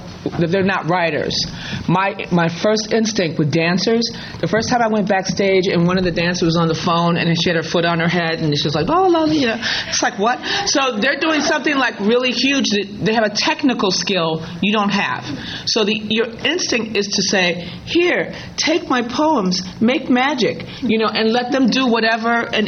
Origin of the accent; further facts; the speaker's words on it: Chicago, Illinois, United States; I'm originally from Chicago, and 1968 was a really formative year in Chicago.